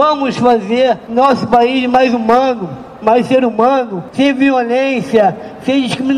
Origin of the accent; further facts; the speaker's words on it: Rio de Janeiro, Brazil; estar aqui no Rio de Janeiro, a minha terra.